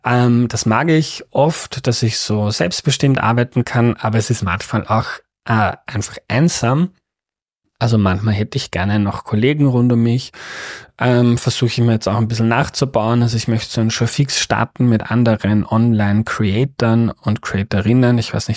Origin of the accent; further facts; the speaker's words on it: Upper Austria, Austria; moved away as an adult; Also ich bin am Land aufgewachsen, bin dort in eine Volks-, in eine Hauptschule gegangen, dann habe ich Matura gemacht in Steyr an der Handelsakademie